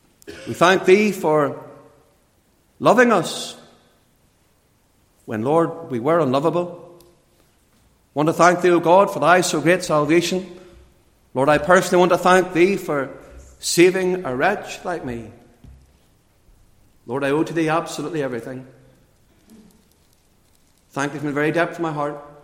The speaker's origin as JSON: {"language": "English", "town": "Lisburn", "region": "Northern Ireland", "country": "United Kingdom", "tie": "born or raised there", "said": "I was born and brought up in Lisburn, and at a very early age had the joy of going to Sunday school. I was sent very faithfully to a Baptist Sunday school in Belfast, Great Victoria Street it actually was."}